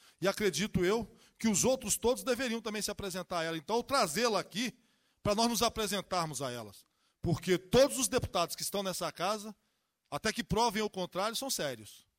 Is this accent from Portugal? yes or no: no; Sobradinho, Federal District, Brazil; sou de Sobradinho também.